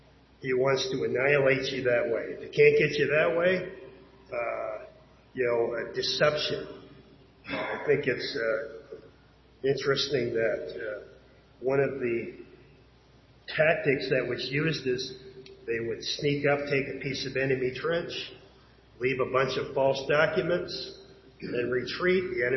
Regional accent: Newfoundland and Labrador, Canada; as a Newfoundlander, I was sharing this with the girls.

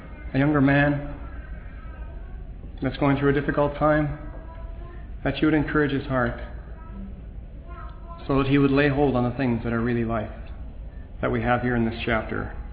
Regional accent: Montreal, Quebec, Canada; also born or lived in Cerrito Ferry; And I'm thankful in growing up in Montreal for my brethren there that saw me in the ditch, half dead.

